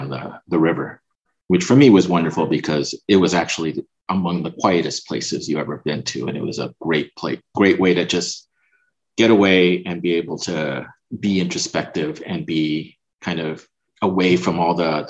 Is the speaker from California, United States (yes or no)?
yes; Los Angeles, California, United States; also born or lived in Puerto Rico; now in Chicago, United States; but I was born in Puerto Rico, but grew up in Los Angeles, and now live in Chicago. Hence the Guarana. I have a Caribbean, Latin American background.